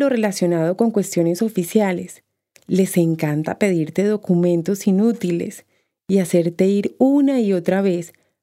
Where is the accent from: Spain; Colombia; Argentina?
Colombia; Como soy colombiana, no notan que soy extranjera.